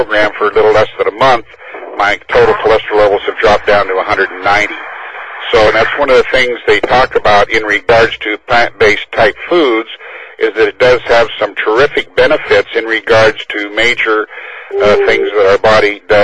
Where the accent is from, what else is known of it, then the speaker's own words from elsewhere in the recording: Olympia, Washington, United States; Yeah, this is … I'm from Olympia, Washington